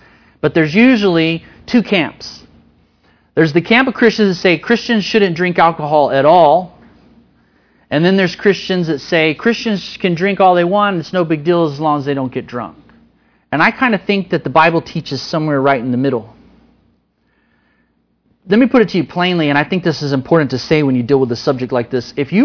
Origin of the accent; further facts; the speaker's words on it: Austin, Texas, United States; I grew up in Austin. And for some of you that maybe aren't familiar with Austin, Austin is kind of a weird place.